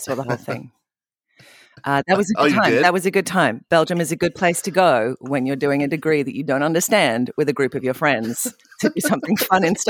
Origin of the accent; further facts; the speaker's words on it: Brisbane, Queensland, Australia; I am from Australia. I grew up in Brisbane.